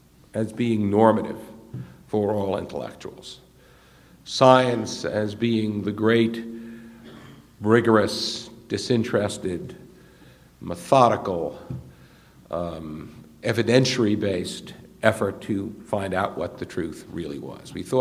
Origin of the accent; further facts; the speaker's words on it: Brooklyn, New York, United States; Long ago, I was a bookish lad growing up in Brooklyn